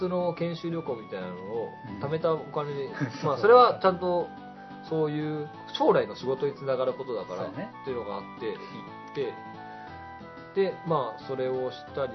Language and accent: Japanese; Nagano, Japan; 俺の実家長野なんだけど、